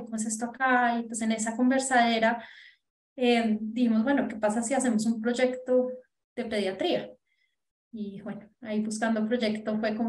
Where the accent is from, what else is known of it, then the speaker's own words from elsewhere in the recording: Colombia; soy orgullosamente colombiana y pues mientras se pueda, quiero poder vivir en este país